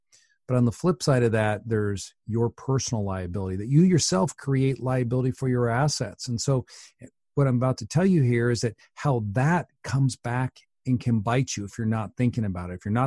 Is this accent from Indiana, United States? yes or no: no; Washington, United States; And, you know, Boeing, where I'm from Washington State